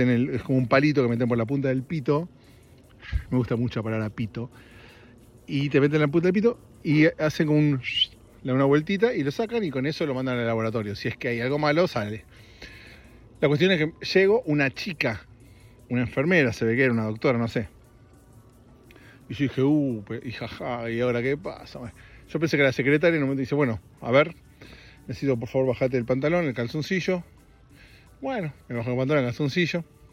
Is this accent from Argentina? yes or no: yes; Argentina; yo soy de Argentina